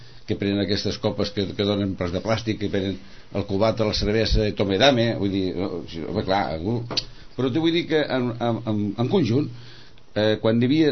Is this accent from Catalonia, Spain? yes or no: yes; Barcelona, Catalonia, Spain; Dic, som de Barcelona.